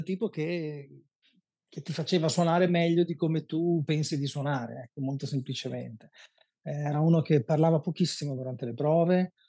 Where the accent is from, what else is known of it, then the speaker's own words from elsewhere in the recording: Trentino-Alto Adige, Italy; io sono originario del Trentino Alto Adige